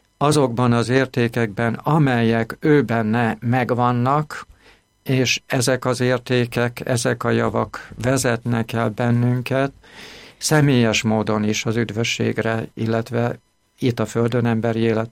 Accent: Budapest, Hungary; Budapest, mert budapesti származású vagyok.

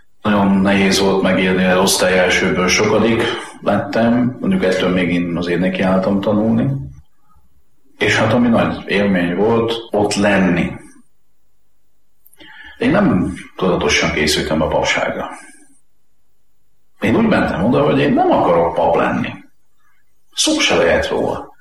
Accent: Zalaudvarnok, Zala, Hungary; also born or lived in Zalaszentgrót; Én rendes paraszti származású ember vagyok. Szülővárosom Zalaszengó, mert csak ott volt szülő otthon, de én Zalaudvarnokon nőttem föl, és azt a helyet tartom szülőfalunknak.

